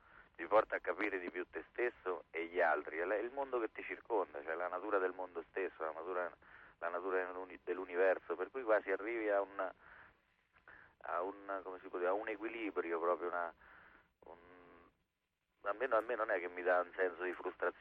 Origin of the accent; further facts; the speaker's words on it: Assisi, Umbria, Italy; io sono di Assisi e sono molto vicino al francescanesimo